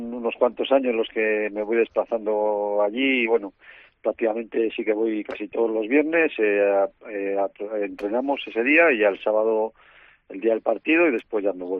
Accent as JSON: {"language": "Spanish", "region": "Asturias", "country": "Spain", "also_born_or_lived": "Palencia", "said": "Estuve 2 años en Asturias, volví a Palencia, y estuve una temporada de nuevo en Palencia y después me regresé a Asturias. Y en Palencia a la vez he jugado contra ellos otros 2 años, jugando como asturiano contra Palencia."}